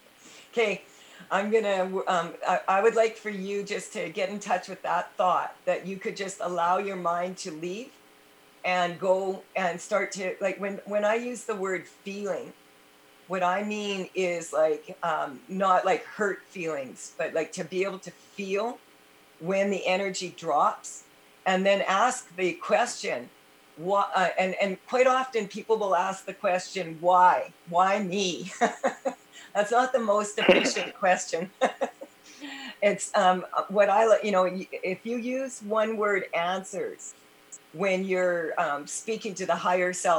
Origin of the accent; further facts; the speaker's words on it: Canada; probably because I'm Canadian, I was apologizing up to 26 times a day.